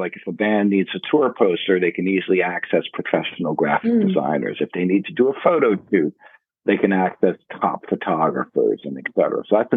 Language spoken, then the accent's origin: English; United States; you're from the UK, I'm from the States, we went to China.